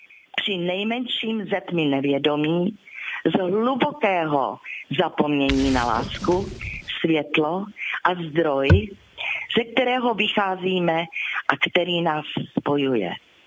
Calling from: Prague, Czechia

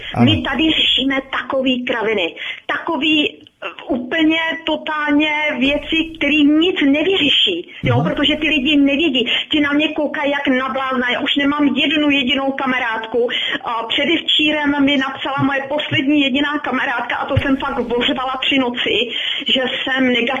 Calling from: Lower Austria, Austria; já volám z Dolního Rakouska. Aha, volám úplně poprvé, protože jsem z Rábora.

